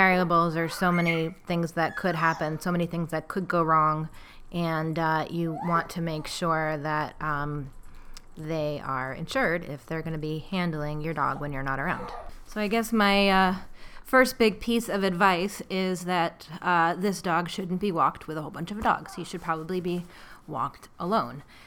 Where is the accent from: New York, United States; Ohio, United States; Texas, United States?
New York, United States; New York City; Now, I say this as a New Yorker with a New York dog and a New York training business, and so I haven't trained dogs so much in other places. I haven't really lived in that many other places